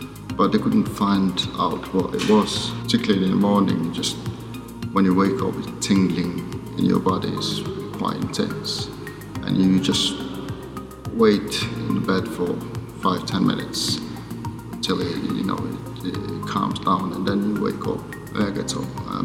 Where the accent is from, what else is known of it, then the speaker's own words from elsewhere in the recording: Mongolia; now in United Kingdom; I'm from Mongolia. I lived in the UK for 11 and a half years.